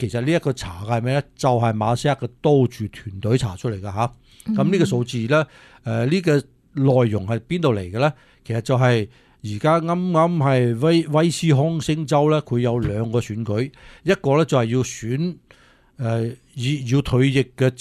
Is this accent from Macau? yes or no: no; California, United States; 我哋加州人都好清楚一样嘢咧，